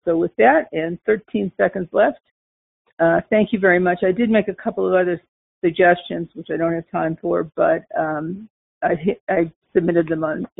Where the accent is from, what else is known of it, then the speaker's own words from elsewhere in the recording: Incline Village, Nevada, United States; I'm from Incline Village.